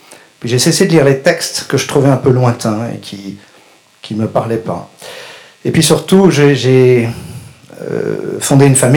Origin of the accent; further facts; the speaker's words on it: France; Je suis français, né dans une famille catholique, j'ai été élevé chez les maristes et les jésuites.